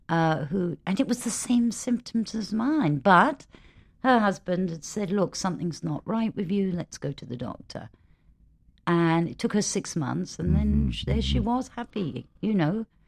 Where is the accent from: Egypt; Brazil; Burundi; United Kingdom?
United Kingdom; now in Los Angeles, United States; I don't filter a lot when I speak, even though I'm British.